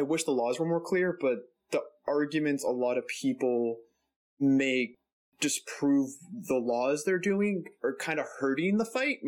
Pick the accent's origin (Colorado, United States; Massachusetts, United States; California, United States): Massachusetts, United States; Boston; I'm from Boston. Like, are there hunters there?